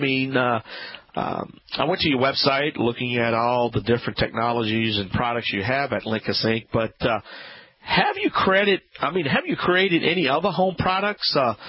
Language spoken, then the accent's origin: English; Louisiana, United States; I am the Cajun man from the Bayou Land.